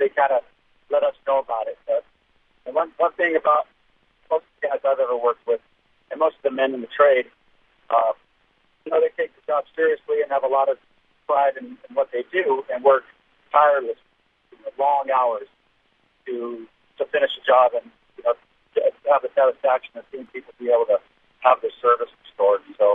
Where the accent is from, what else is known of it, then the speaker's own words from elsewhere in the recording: California, United States; I just wanted to share that we're coming from Southern California.